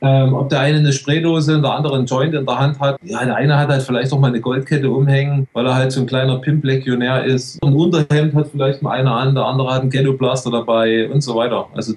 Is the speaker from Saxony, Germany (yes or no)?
yes; Saxony, Germany; now in Switzerland; Ich represente eigentlich nur meine Gegend, wo ich herkomme, das Erzgebirge